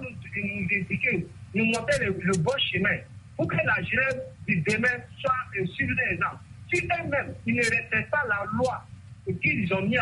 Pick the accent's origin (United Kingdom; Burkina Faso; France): Burkina Faso; Même chez nous, au Burkina, en 2015